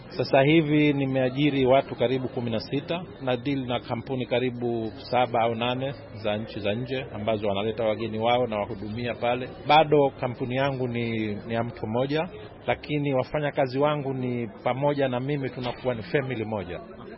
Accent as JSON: {"language": "Swahili", "region": "Zanzibar", "country": "Tanzania", "said": "natoka Zanzibar, Tanzania."}